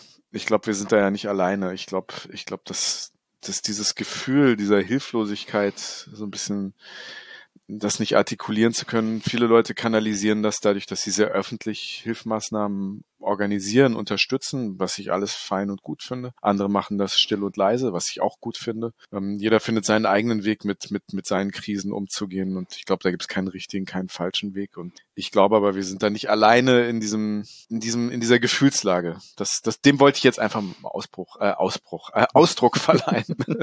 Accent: Wiesbaden, Hesse, Germany; born there; Die schönste nach meinem Geburtsort Wiesbaden.

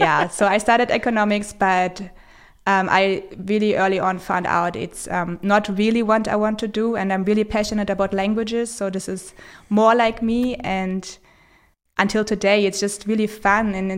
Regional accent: Berlin, Germany; Yes, so I grew up in Berlin. I grew up, I would say, in a very German bubble. So I went to a German school.

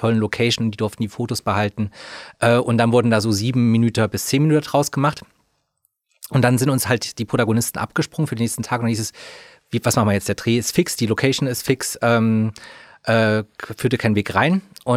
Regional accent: Thuringia, Germany; Ich komme aus Thüringen, aus einer nicht sehr, sage ich jetzt mal, einer Stadt, die mit Fernsehen und Fernsehsendern oder Produktionsfirmen gut bestückt war.

